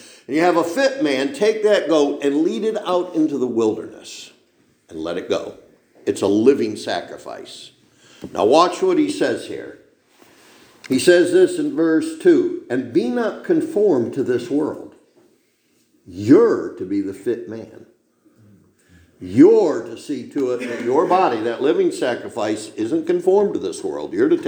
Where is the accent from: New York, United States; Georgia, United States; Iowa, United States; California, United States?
New York, United States; I grew up in Cattaraugus County, New York, and we came back to New York.